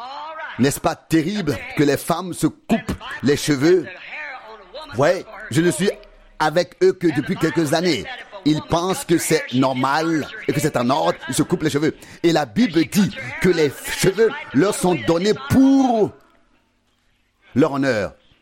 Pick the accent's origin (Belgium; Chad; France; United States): United States; c'est mon modèle américain, c'est mon droit américain. Je sais, en tant qu'Américain, oui.